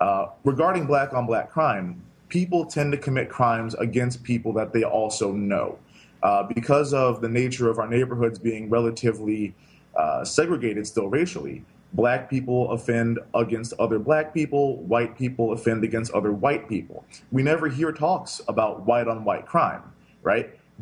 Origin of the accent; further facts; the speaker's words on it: Naperville, Illinois, United States; there's a couple of things that I think are pretty universal for black kids who grow up in primarily white areas.